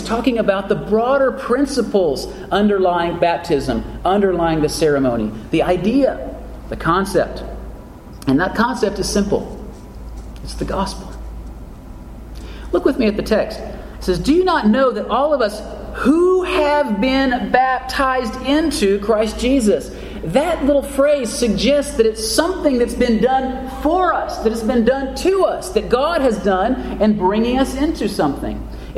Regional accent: Texas, United States; You know, I grew up in Texas, and we see cattle ranchers.

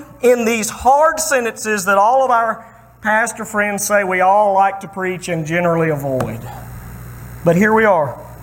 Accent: Alabama, United States; I'm from Alabama. We are pulling for Georgia tomorrow.

